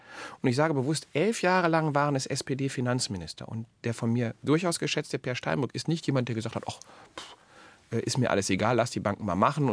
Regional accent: Krefeld, North Rhine-Westphalia, Germany; was meine Heimatstadt Krefeld, Sie merken, ich komme da immer wieder drauf zurück

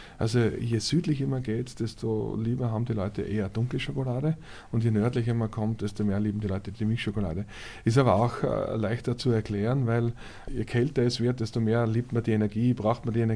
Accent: Austria; die heißt ja bei uns in Österreich Grammelnussen

